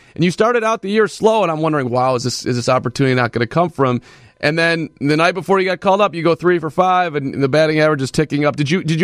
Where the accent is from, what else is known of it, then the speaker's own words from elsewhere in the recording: Highland Park, Illinois, United States; Most guys from the northern suburbs, and I grew up in Highland Park, I say this, you know, and not at a haze than anyone